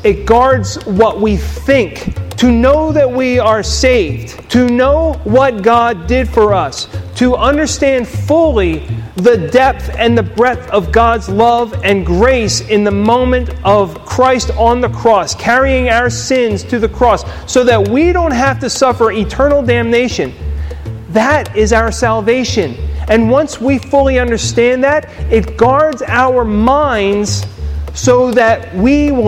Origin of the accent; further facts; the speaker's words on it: Pitman, New Jersey, United States; I grew up in Pittman, and I never really knew that this was here. I grew up in the Pittman Methodist Church and didn't know that this was here.